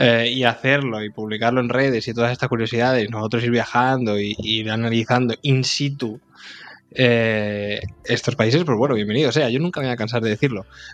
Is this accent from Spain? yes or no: yes; Castilla-La Mancha, Spain; yo voy a mi pueblo y al final en La Mancha creas con, ¿no?, con toda la identidad cultural de los molinos